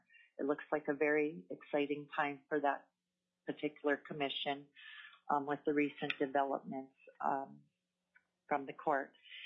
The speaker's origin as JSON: {"language": "English", "region": "North Dakota", "country": "United States", "tie": "born or raised there", "moved": "yes", "lives_now": "Anchorage, United States", "said": "I've been in Alaska 34 years. I was born and raised in North Dakota."}